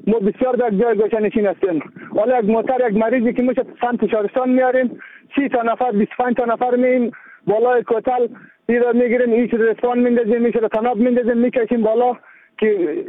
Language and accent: Persian; Daykundi, Afghanistan